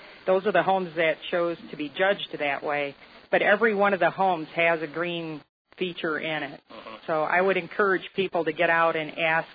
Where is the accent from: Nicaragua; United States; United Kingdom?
United States; Michigan; now in Santa Fe, United States; I'm originally from Michigan, and I've wanted to live here for a long time.